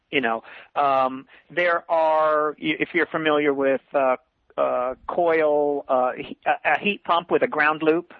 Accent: United States; as an American, I refuse to believe that.

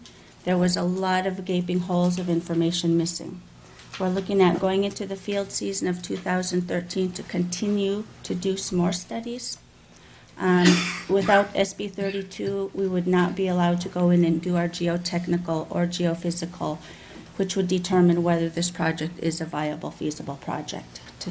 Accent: Bethel, Alaska, United States; I was born and raised in Bethel, Alaska. I am a Yupik Eskimo from the Chulista region.

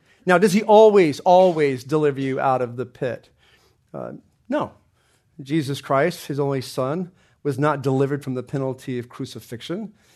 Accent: Oklahoma, United States; because my accent was so big and so thick, I cut it out instantly after that. But because I didn't want to go around. I'm going like, what am I less than? Because I'm, you know, from Oklahoma

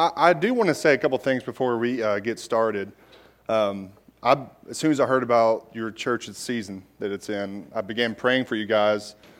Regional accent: Knoxville, Tennessee, United States; as you heard earlier, I am from born and raised in Knoxville.

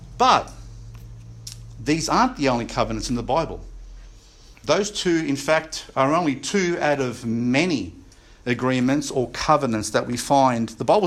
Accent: Australia; the government is obliged to pay for an army, a navy, and an air force to protect us as Australian citizens

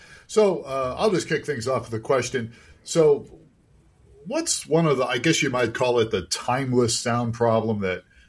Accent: Youngstown, Ohio, United States; I'm from Ohio originally, Youngstown.

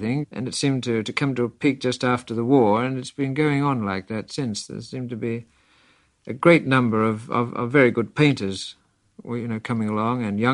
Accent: Australia; But essentially, I think, as an Australian, the Gallipoli campaign, the Anzac landing, looms very large in the kind of Australian psyche, really.

